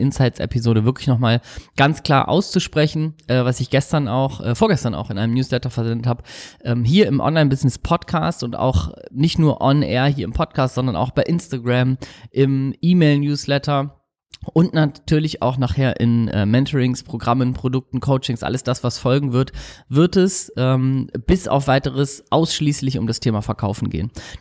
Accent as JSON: {"language": "German", "region": "Hamburg", "country": "Germany", "tie": "born or raised there", "said": "Hamburg ist ja meine Heimatstadt, das heißt, ich kenne mich gut genug aus"}